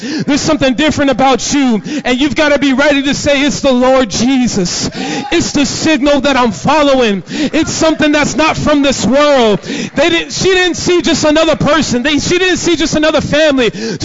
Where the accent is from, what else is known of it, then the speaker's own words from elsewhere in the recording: Jacksonville, Florida, United States; no, I'm from here, from the west side of Jacksonville. I'm from here.